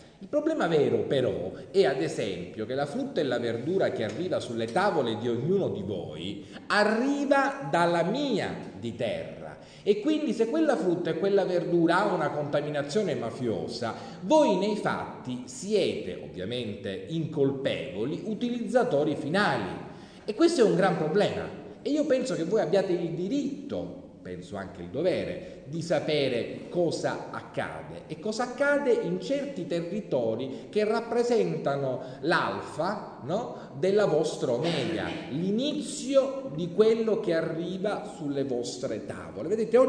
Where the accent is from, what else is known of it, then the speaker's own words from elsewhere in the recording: Sicily, Italy; io sono un siciliano, sono orgogliosamente siciliano